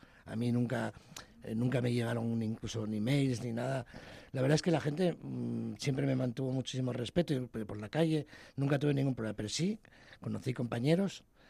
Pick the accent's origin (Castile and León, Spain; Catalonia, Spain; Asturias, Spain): Asturias, Spain; debe ser que soy asturiano, tengo cara mala leche, como casi todos los asturianos